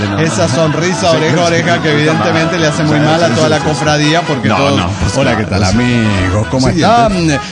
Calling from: Juliaca, Puno, Peru; de Juliaca, Perú.

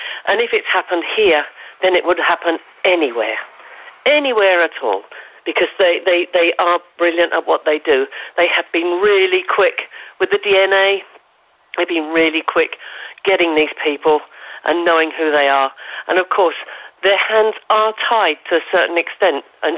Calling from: Balearic Islands, Spain; Good morning … from Mallorca.

